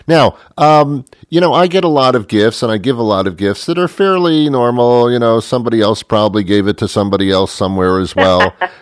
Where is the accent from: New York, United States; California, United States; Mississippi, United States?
New York, United States; I grew up in New York, so I used to go to Radio City all the time and watch the movies